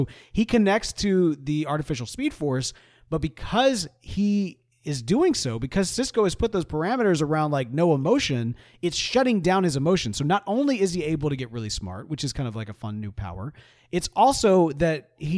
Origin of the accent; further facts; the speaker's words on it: United States; I am alive and I'm an American white geek